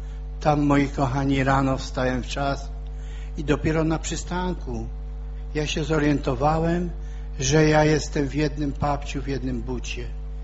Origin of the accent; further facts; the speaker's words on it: Bielsko-Biała, Silesian Voivodeship, Poland; a że pochodzę z Bielska, jeszcze był sklep tam na mieście, i pojechałem do Bielska, do mojej mamy.